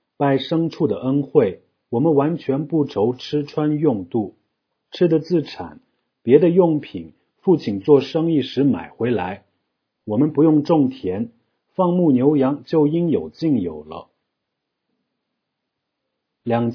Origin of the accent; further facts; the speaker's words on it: Darlag, Qinghai, China; 在我的家乡，解放军也在达日县建了军营，